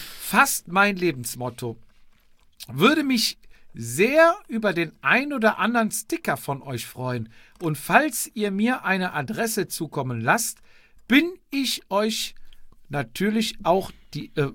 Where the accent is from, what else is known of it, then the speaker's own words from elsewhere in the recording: Austria; als Österreicher